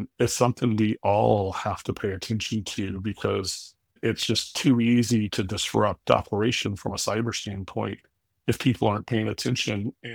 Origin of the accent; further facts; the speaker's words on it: United States; accent: US; you probably could tell that I'm not from Australia and I have a US accent